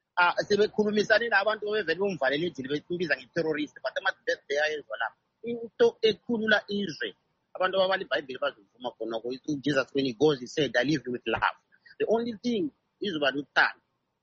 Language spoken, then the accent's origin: English; Zimbabwe; Imagine like me, I come from Zimbabwe